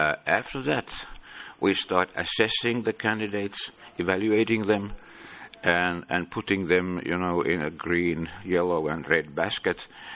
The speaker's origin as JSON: {"language": "English", "country": "Finland", "second_language": "English", "said": "I come from Finland."}